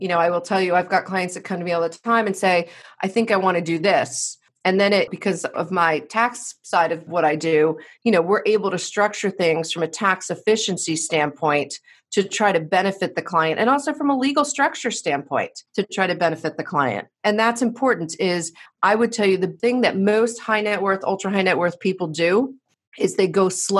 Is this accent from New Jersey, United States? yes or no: yes; New Jersey, United States; And look, I'm from Jersey. I'm Sicilian American.